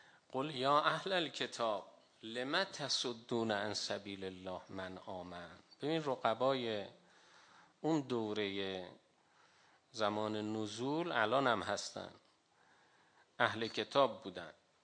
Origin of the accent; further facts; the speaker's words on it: Iran; گفتیم ما ایرانی هستیم اینا.